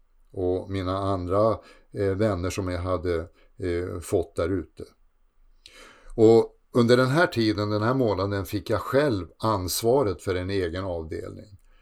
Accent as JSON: {"language": "Swedish", "country": "Sweden", "said": "Tidigare var det för att jag var viking, och nu är det för att jag är svensk socialist, eller kommer från ett land som i hans ögon är socialistiskt."}